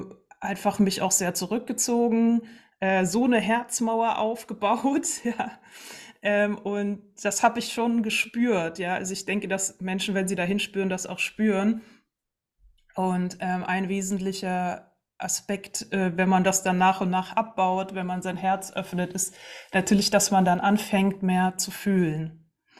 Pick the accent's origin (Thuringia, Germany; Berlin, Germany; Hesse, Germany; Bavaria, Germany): Bavaria, Germany; Landsberg am Lech; now in Dresden, Germany; ich komme aus Landsberg am Lech. Ich weiß, dass dem einen oder anderen was sagt, das kleine, schöne Städtchen. Und mittlerweile bin ich jetzt hier in Dresden zugeschaltet